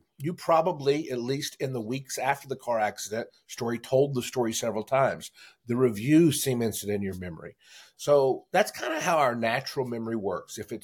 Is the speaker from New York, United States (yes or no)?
no; North Richland Hills, Texas, United States; also born or lived in Fort Worth; Well, I was born in Fort Worth, and I grew up in North Richland Hills.